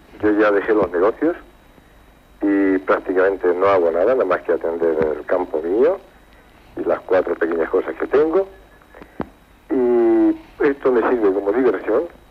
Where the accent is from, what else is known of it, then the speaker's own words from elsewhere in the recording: Spain; Cuando estamos fuera de España, porque nos gusta, tenemos mucho orgullo, una gran soberbia.